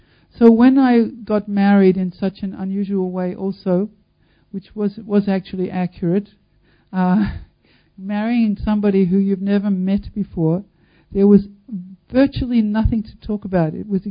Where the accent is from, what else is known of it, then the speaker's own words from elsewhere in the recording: Melbourne, Victoria, Australia; when I went to visit Los Angeles, I'm from Melbourne actually, there I was away from my family